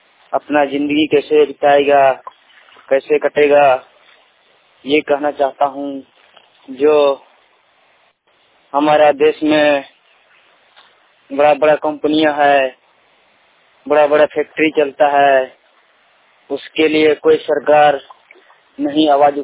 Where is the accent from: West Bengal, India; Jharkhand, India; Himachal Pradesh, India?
Jharkhand, India; झारखंड का हर व्यक्ति से और हमारा झारखंड का मुख्यमंत्री